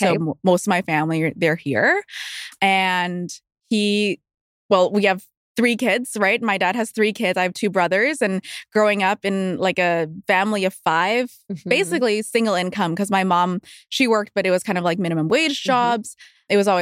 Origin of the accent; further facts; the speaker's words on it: Vancouver, British Columbia, Canada; So I am born and raised in Vancouver. I grew up in East Vancouver.